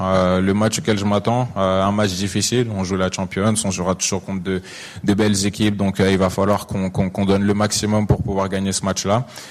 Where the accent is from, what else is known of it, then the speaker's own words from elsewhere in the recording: France; En tant que Français, je le sais particulièrement.